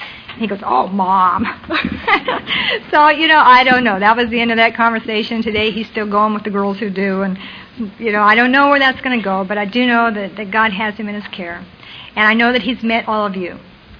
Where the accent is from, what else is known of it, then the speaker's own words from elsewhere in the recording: Toledo, Ohio, United States; born there; she had me in Toledo, Ohio, in the Maumee Valley Hospital.